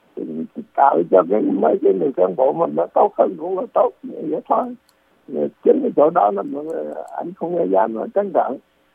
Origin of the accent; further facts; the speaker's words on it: Central Vietnam, Vietnam; Thì dĩ nhiên là mình dân miền Trung là tại vì thiên tai khổ sở thì mình thương tướng mình giúp đỡ cho trong lúc đó khổ như vậy.